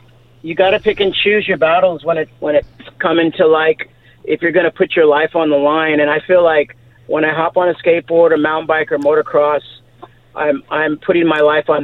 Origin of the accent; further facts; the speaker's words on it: San Jose, California, United States; moved away as an adult; now in Carlsbad, United States; No, I'm from Northern California, from Silicon Valley.